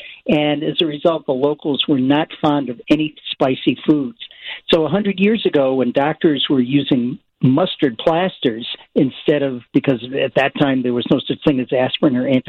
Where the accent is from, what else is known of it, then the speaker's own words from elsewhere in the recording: New England, United States; I'm originally from New England, but I was living here in Madison, Wisconsin.